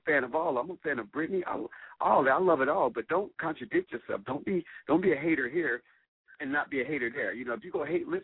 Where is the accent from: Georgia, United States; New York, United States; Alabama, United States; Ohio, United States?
Ohio, United States; Cincinnati; Yeah, I'm from Cincinnati. I keep forgetting about that.